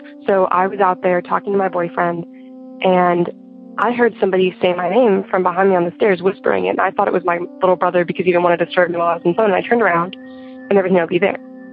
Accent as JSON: {"language": "English", "region": "Arkansas", "country": "United States", "said": "I'm from Arkansas, and I am 17 years old"}